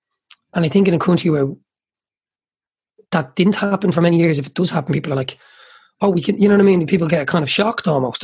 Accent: Ireland; Ireland is a brilliant country. It is a great country. I love being Irish. I love living here.

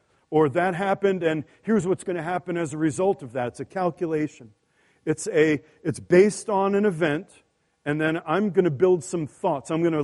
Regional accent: New York, United States; I'm a people watcher. I'm from New York. I'm a people watcher.

